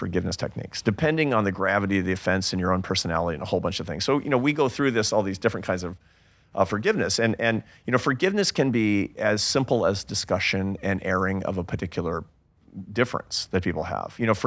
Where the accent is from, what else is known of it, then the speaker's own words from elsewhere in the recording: Seattle, Washington, United States; I'm from Seattle. We don't do that.